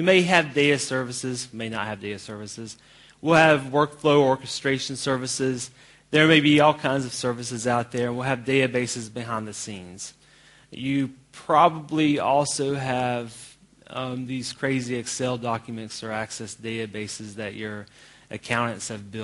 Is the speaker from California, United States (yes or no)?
no; Columbia, South Carolina, United States; I'm from Columbia, South Carolina in the United States.